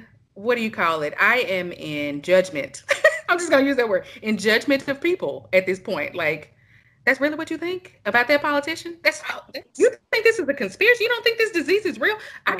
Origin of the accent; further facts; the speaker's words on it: Texas, United States; And see, I'm from Texas. We got a hell of Mexican restaurants down here.